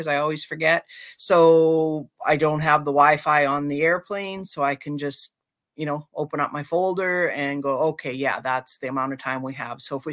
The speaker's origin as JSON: {"language": "English", "country": "Canada", "said": "because we're coming from Canada, we can't do that because they have to see our Canadian driver's license"}